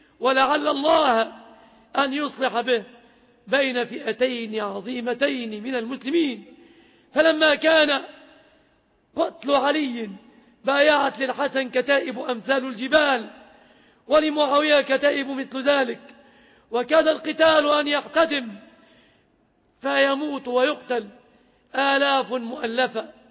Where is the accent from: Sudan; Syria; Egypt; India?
Egypt